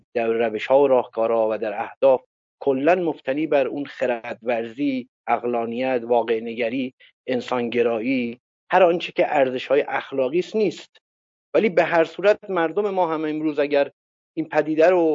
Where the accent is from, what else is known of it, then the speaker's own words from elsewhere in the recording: Iran; وقتی من چنین خبری رو میشنوم به عنوان یه ایرانی، چه داخل چه خارج از کشور